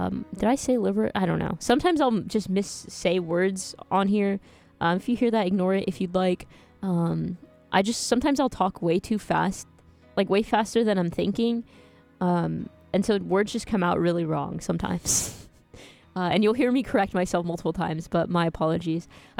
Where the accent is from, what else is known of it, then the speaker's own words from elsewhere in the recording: Texas, United States; I'm from Texas, and I think that's very Southern